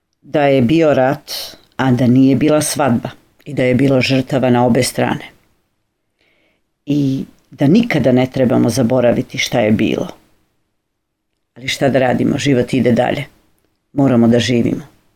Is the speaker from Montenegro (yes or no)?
no; Duge Njive, Peja District, Kosovo; kod mene u selu odakle sam ja, kod Kline, Duge njive kod Kline